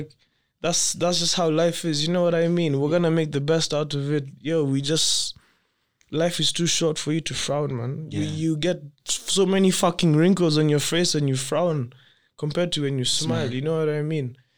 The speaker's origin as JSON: {"language": "English", "country": "Kenya", "said": "You're Kenyan, I'm Kenyan, you know."}